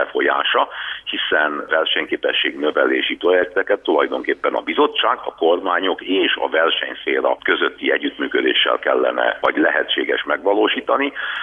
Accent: Transylvania, Romania; nekünk nyilván otthon, Erdélyben, a Székelyföldön a centralizáció nem egy kedvelt folyamat

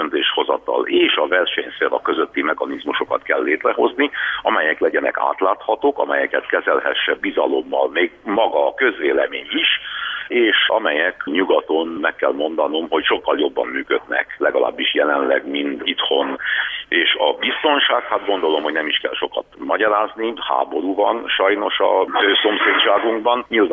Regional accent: Transylvania, Romania; nekünk nyilván otthon, Erdélyben, a Székelyföldön a centralizáció nem egy kedvelt folyamat

